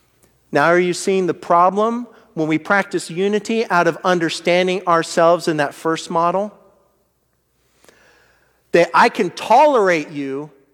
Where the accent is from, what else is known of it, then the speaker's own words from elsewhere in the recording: United States; Okay, I'm American. You start listening to me talk, I'm American, all right?